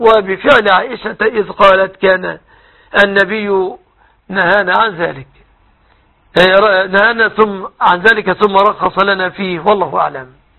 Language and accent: Arabic; Egypt; أن يحفظ بلادنا مصر